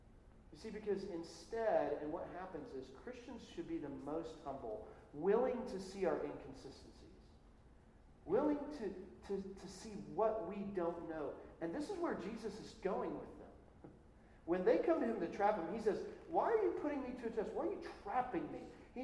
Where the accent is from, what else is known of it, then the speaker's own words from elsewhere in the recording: Dallas, Texas, United States; I'm from Dallas originally, grew up there. So I'm a massive Cowboy fan.